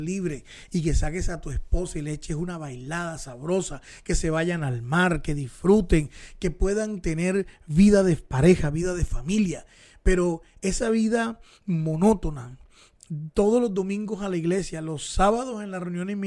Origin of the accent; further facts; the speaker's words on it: Barranquilla, Atlántico, Colombia; soy barranquillero, soy costeño, soy ñero, soy quillero. Aquí, esto está frente al mar. Estamos rodeados de un río maravilloso, hace un calor horrible.